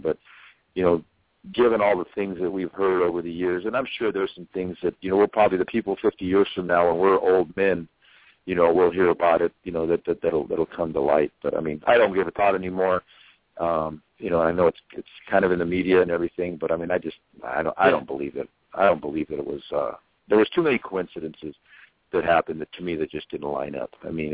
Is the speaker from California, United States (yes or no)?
yes; Concord, California, United States; My Little League team, when I was 12, up in the Bay Area, and I grew up in Concord, we lost to a team that played Danville in '78